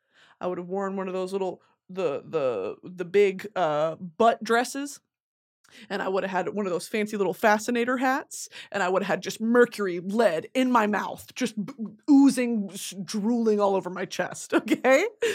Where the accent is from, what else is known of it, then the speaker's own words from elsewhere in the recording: London, United Kingdom; …. God save the Queen.